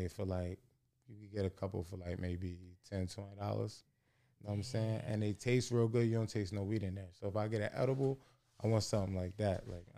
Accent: Vineland, New Jersey, United States; I'm from Vineland, New Jersey, Cumberland County.

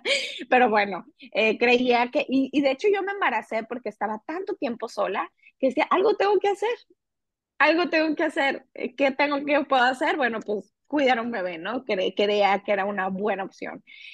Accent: Michoacán, Mexico; now in Ciudad Obregón, Mexico; yo no soy de aquí de Sonora, yo soy de Michoacán, ¿no? Toda mi familia está ahí en Michoacán, todos mis amigos, yo literalmente dejé todo para venir a casarme

